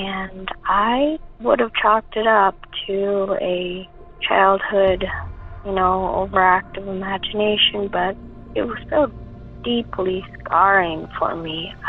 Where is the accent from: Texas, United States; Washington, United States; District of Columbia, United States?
Washington, United States; Seattle; I am from the West Seattle area.